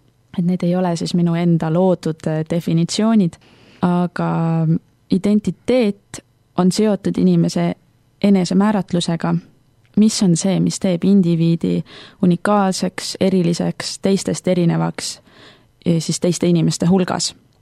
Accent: Viljandi, Viljandi County, Estonia; now in Tartu, Estonia; me just kolisime Tallinnast Tartusse. Muidu ma olen viljandlane

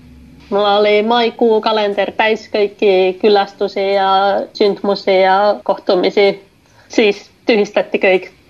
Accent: Kouvola, Kymenlaakso, Finland; Kouvola-kokoutusesta, missä on mun vanha kotikokoutus. Mä olen Kouvolasta pärit itse.

